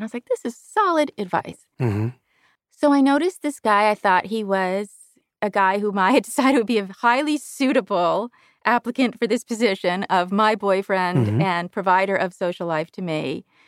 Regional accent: California, United States; And I'm from California, so beaches are popular all year round, you know?

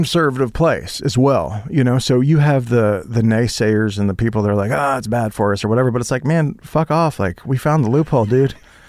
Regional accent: Holdenville, Oklahoma, United States; I grew up in Holdenville, Oklahoma

